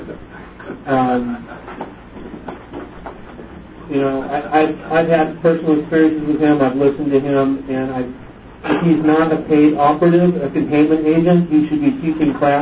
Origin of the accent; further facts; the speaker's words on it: Venice Beach, California, United States; I'm from Venice Beach, California.